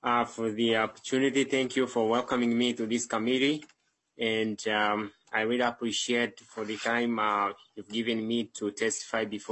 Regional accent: Kenya; now in United States; I was born and raised in Kenya. I moved to the United States of America in 2009.

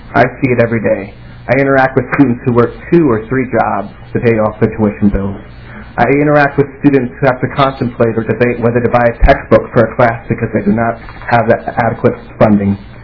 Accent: Pennsylvania, United States; now in Minnesota, United States; I am actually from the state of Pennsylvania. And every time I inform my fellow students that I'm not from Minnesota, they always ask me, why did you come all the way to Minnesota to come to the university?

